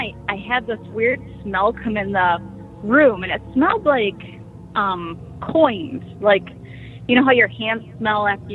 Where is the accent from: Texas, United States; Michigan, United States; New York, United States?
Michigan, United States; Oh, I was just gonna say because I'm from Michigan.